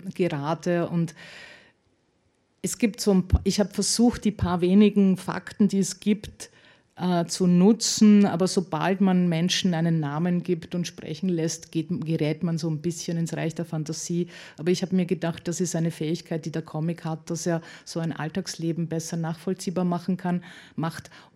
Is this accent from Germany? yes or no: no; Austria; so als Österreicherin habe ich mir die Frau von Willendorf als Angelpunkt gegönnt